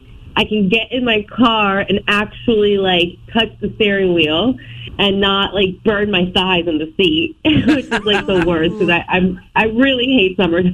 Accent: Florida, United States; I'm originally from Florida, and it's always just hot there.

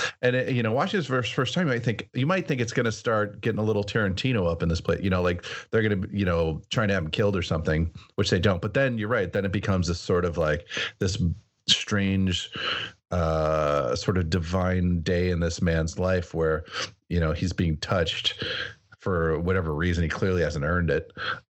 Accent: Wisconsin, United States; Just so our listeners know, all three of us are born and raised in Wisconsin. So Packers are in our blood.

